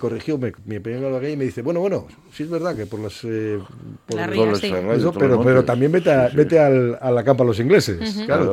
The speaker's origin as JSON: {"language": "Spanish", "town": "Begoña", "region": "Basque Country", "country": "Spain", "said": "Yo soy de la República Independiente de Begoña. República Independiente."}